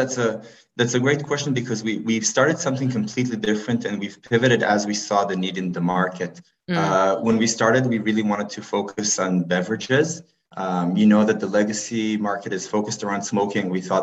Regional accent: Israel; moved away as an adult; now in Canada; I'm also originally from Israel, but I came to Canada about 7 years ago to pursue my MBA.

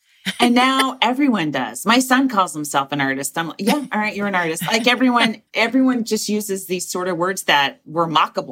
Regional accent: Walnut Creek, California, United States; now in New York, United States; Yeah. I started in 87 and I was from Walnut Creek.

